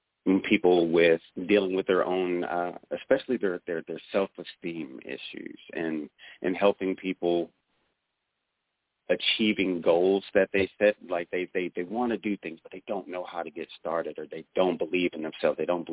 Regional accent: Oakland, California, United States; so I was born in Oakland, California in 1984, and that was at a time where that area was essentially an urban war zone.

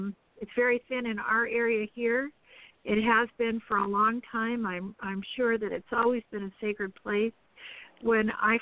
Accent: Hawaii, United States; I'm originally from Hawaii, although my bloodline is Haudenosaunee. My mother is a Mohawk from Six Nations. But I'm born and raised in Hawaii.

